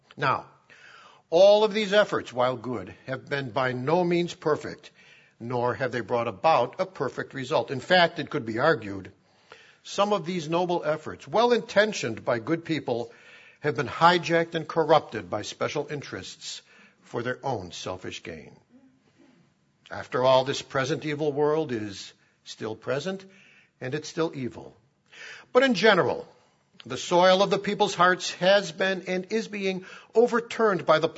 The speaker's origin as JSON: {"language": "English", "town": "Chicago", "region": "Illinois", "country": "United States", "tie": "born or raised there", "said": "And in my hometown of Chicago, 693."}